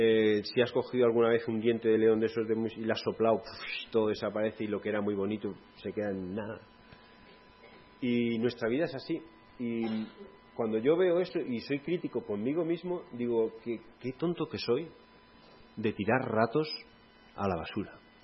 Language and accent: Spanish; Spain; yo empecé a protestar, como buen español